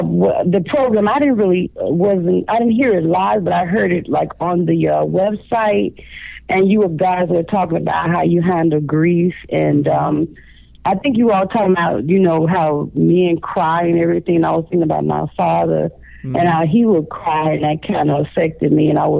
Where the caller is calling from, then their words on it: Chicago, Illinois, United States; I'm calling from Chicago, Illinois.